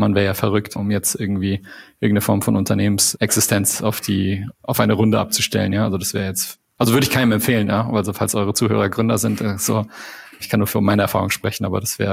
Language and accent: German; Canada; Also ich bin ja Kanadier, ne?